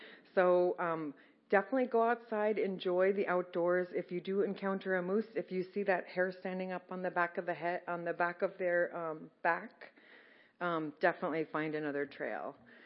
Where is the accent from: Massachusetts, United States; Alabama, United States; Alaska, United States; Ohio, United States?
Alaska, United States; Bethel; also born or lived in Aniak; I actually was born and raised in Bethel and also upriver in Aniak.